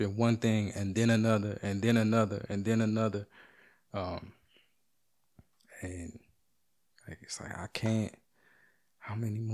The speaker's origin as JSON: {"language": "English", "country": "Canada", "said": "I'm very nice. I'm very Canadian."}